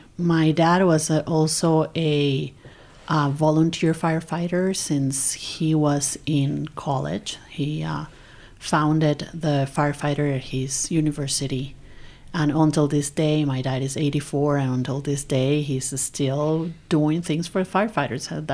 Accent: Venezuela; now in United States; Venezuela was a very affluent country in the time when I was growing up. So it was great. It was, I went to private schools. We have help at the house.

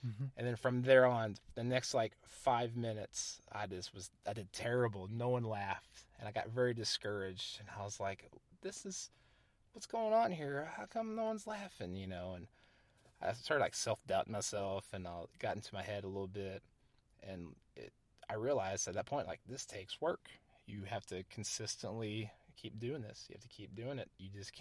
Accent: Paducah, Kentucky, United States; here I am, back in my hometown area, and this is where I'm from, and here I am.

